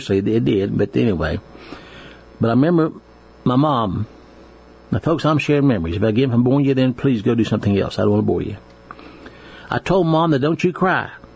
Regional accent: United States; I knew America was the best, and I was proud of being American.

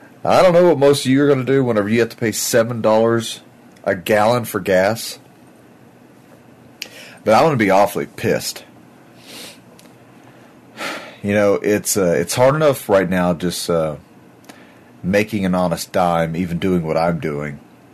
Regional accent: Texas, United States; I grew up on Southeast Texas where we had a lot of really bad storms, hurricanes and floods.

